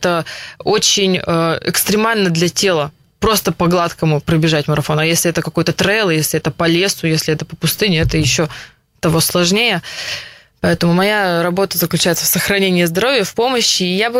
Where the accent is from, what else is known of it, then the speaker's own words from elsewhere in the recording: Perm, Perm Krai, Russia; я выросла в Перми, я соревновалась в России